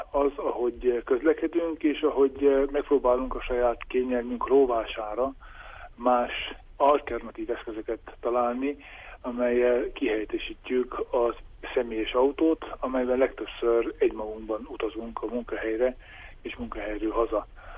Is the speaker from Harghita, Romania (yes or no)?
yes; Csíkszentkirály, Harghita, Romania; Azért mondom Csíkszentkirály, mert születtem és ott lakok.